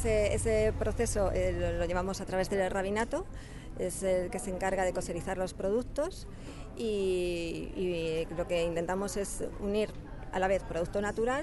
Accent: Madrid, Community of Madrid, Spain; Siendo madrileña, soy muy aficionada al cocido.

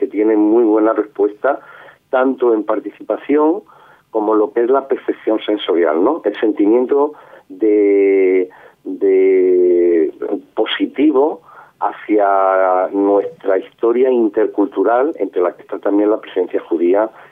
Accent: Jaén, Andalusia, Spain; yo también soy jiennense

